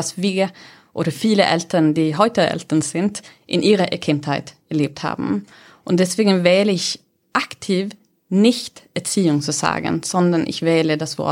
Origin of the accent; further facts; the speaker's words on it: Sweden; German is a second language; ich bin erstmal schwedisch. Ich erwähne das von Anfang an, weil sonst kommt meistens so dieser Gedanke, woher kommt dieser Akzent?